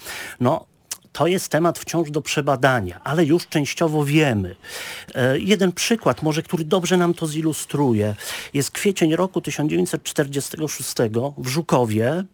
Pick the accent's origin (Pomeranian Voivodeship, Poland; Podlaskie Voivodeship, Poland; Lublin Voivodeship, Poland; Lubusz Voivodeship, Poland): Pomeranian Voivodeship, Poland; ja sam pochodzę z Kaszub